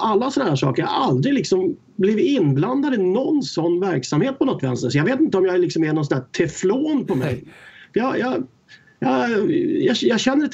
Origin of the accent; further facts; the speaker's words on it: Stockholm, Stockholm County, Sweden; jag var uppväxt i Stockholm i förorterna där, och åkte pendeltåget in till träningar